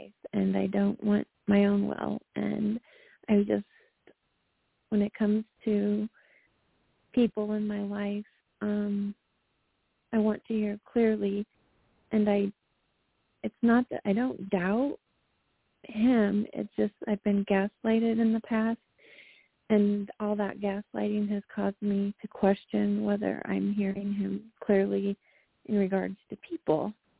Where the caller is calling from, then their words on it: North Carolina, United States; from North Carolina.